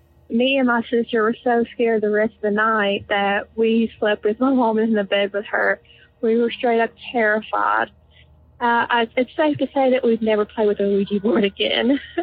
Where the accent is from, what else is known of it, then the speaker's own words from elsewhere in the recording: Tennessee, United States; Hey, this is … I am from Tennessee.